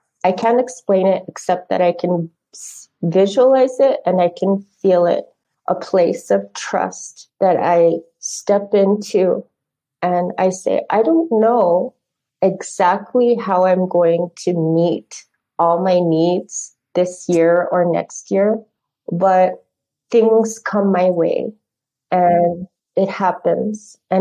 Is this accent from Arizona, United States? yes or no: yes; Phoenix, Arizona, United States; also born or lived in Four Corners; We moved a lot. I grew up mostly in the Southwest, in the Phoenix Valley and in the Four Corners area. So that's where I grew up.